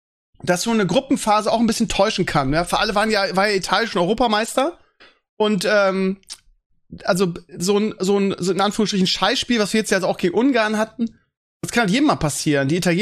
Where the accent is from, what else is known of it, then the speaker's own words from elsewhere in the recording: Bremen, Germany; weil als Bremer, wir hatten ja mal alle Österreicher bei uns